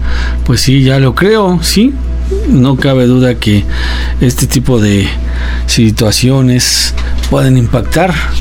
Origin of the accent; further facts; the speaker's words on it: Tehuacán, Puebla, Mexico; me tenía que ir a estudiar al norte del estado de Puebla. Soy de Tehuacán